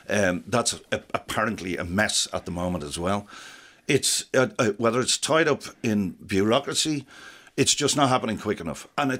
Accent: Coolock, County Dublin, Ireland; The same way I grew up in Coolock, and around the same time that Tallaght and Clondalkin was built.

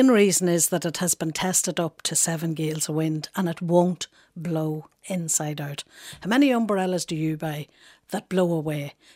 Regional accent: Monaghan, Ulster, Ireland; Yes, I'm from Monaghan Town.

